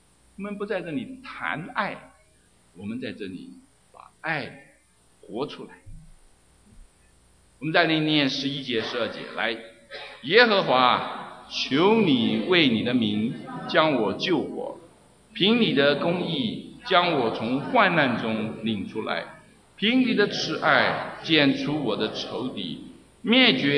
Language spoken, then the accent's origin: Chinese; China; 有人说基督徒基督教是洋教嘛，我们中国人有我们自己的宗教，有我们的道德嘛